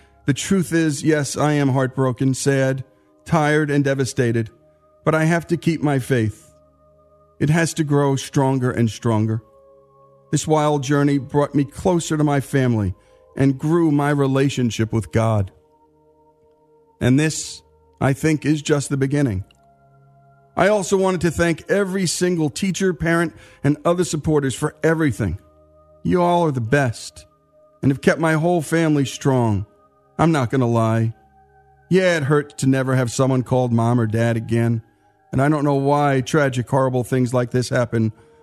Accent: Northern United States, United States; As you can tell from my accent, I'm a Yankee living in the heart of Dixie.

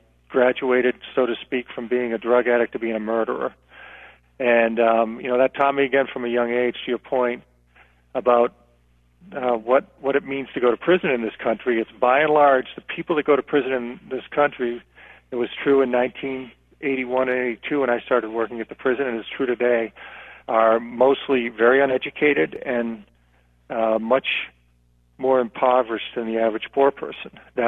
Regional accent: Worcester, Massachusetts, United States; Well, I'm from Worcester, Massachusetts

